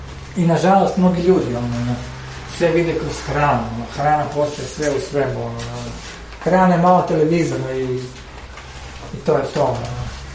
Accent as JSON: {"language": "Croatian", "country": "Croatia", "said": "moje subjektivno shvaćanje, ja sam Hrvat"}